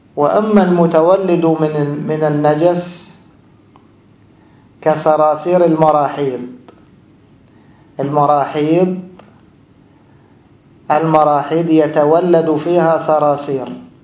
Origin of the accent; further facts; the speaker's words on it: Egypt; الجبن القديم كما عندنا في مصر يضعونه في آنية فخارية